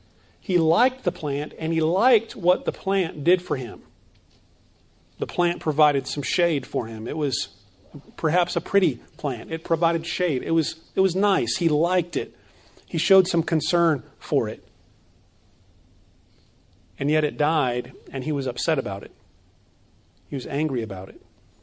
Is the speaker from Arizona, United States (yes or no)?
yes; Phoenix, Arizona, United States; I grew up in Phoenix, and if you're standing in the sun in 115 degrees and the wind blows, it doesn't feel good.